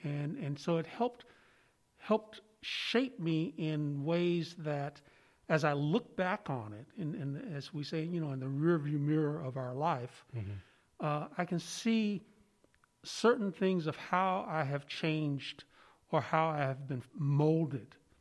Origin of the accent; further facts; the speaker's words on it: Oakland, California, United States; I remember growing up in Oakland, we lived right across the street from the church. And As a matter of fact, our family, my grandparents helped start the church. And so as an African-American family, I had that tie to the community.